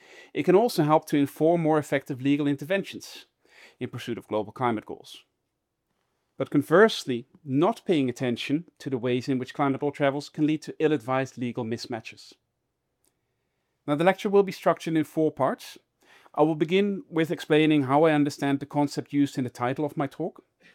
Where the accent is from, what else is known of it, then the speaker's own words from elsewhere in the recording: Netherlands; in my home country of the Netherlands